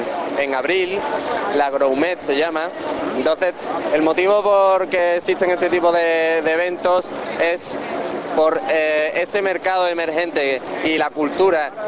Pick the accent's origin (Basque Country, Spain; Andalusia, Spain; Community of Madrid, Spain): Andalusia, Spain; Seville; De Sevilla.